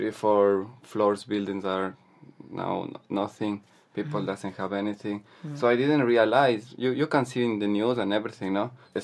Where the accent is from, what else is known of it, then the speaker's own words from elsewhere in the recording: Ecuador; English is a second language; Hello, I am from Ecuador, and I am doing a volunteer